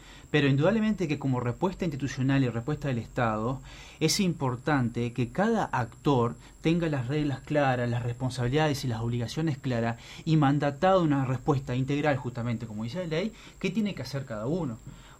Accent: Uruguay

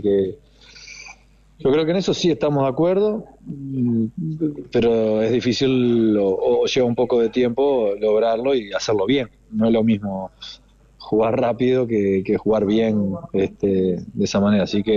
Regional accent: Uruguay; now in Europe; con lo que viene pasando desde que salí de Uruguay

